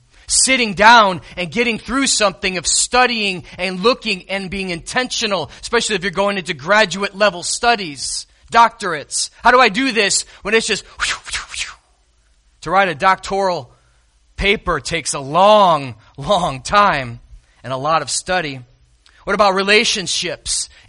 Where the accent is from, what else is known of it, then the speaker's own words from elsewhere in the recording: Chicago, Illinois, United States; I was thinking of the days I grew up in Chicago, and I was thinking of the days of the Chicago Bulls.